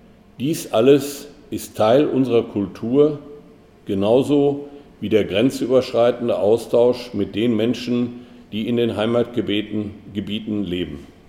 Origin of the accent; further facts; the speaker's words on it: North Rhine-Westphalia, Germany; der nun hier als Westfale in Westfalen im Münsterland groß geworden ist